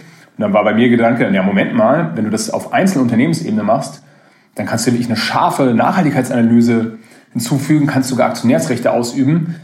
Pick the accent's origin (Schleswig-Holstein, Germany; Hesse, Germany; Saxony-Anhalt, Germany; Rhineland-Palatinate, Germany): Rhineland-Palatinate, Germany; Mainz; now in Switzerland; Ich bin aus Mainz. Ich bin irgendwann mal in der Schweiz an der ETH, wie Sie schon gesagt haben, gelandet.